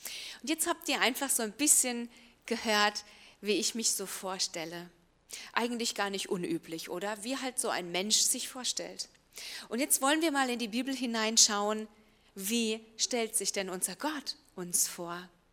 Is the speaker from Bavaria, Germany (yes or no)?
no; Landau, Rhineland-Palatinate, Germany; also born or lived in Paris / Haiti; Ich bin in Landau groß geworden, hier in der Pfalz, und habe soziale Arbeit studiert in Ludwigshafen. Und wir waren dann 2 Jahre in Paris und 8 Jahre vor Ort in Haiti